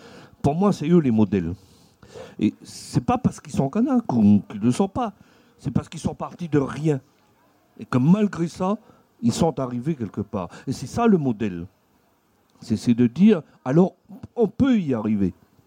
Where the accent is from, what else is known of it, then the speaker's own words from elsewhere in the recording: Nouméa, New Caledonia; moi, je fais partie des clans de la mer chez les Blancs, c'est-à-dire que moi, je suis quelqu'un de Nouméa.